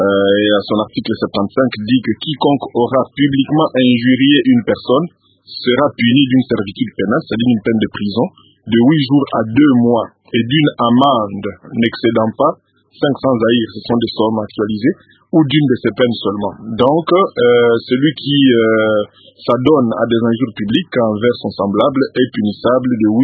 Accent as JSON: {"language": "French", "country": "DR Congo", "said": "C'est devenu vraiment un véritable phénomène de société ici chez nous à RDC."}